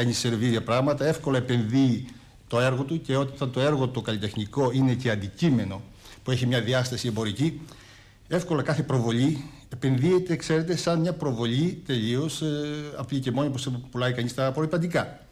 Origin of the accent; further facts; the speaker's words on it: Agrinio, Western Greece, Greece; Το Αγρίνιο.